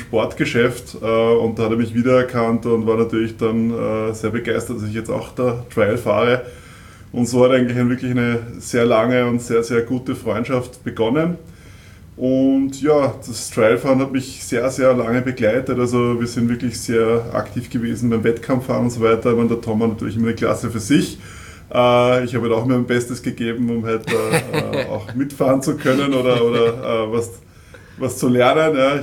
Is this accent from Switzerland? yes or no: no; Kirchdorf an der Krems, Upper Austria, Austria; Naja, ich komme aus Kirchdorf an der Krems, wo ich tatsächlich, glaube ich, mit 13 Jahren damals